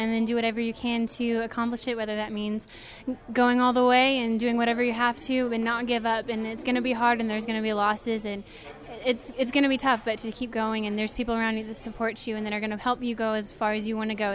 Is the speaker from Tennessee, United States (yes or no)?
no; Abilene, Kansas, United States; from Abilene, and I have 51.3 acres of wheat and 21.7 acres of grain sorghum.